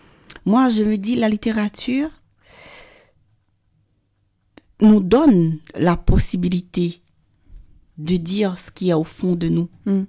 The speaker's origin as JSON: {"language": "French", "country": "Haiti", "said": "Évidemment, je suis haïtienne, donc je suis une rebelle."}